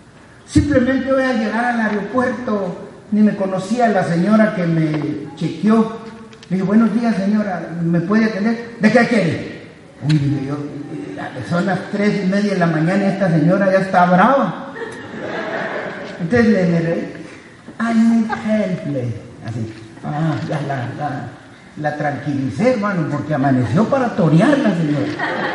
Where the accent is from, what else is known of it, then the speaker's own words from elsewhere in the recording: Guatemala; te vas a Guatemala, de donde soy yo